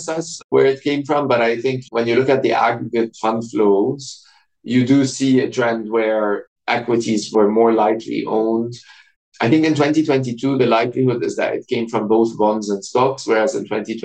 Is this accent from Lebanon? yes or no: yes; Beirut, Beirut Governorate, Lebanon; so I'm from Lebanon. I was born in Beirut. And in my country, the tradition is that the first gift for newborn babies is gold.